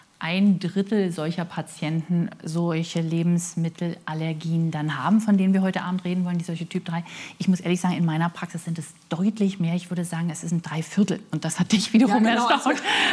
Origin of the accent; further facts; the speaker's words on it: Berlin, Germany; Ich komme aus Berlin